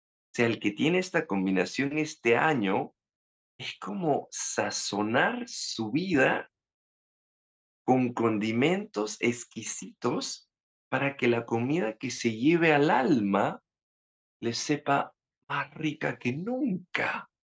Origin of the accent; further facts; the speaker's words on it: Lima, Peru; now in Spain; yo vengo de Lima, que es la segunda ciudad construida en el desierto. Somos la segunda más grande. La primera es Cairo, la segunda es Lima, y Lima es, o sea, cuando yo era niño era todo polvo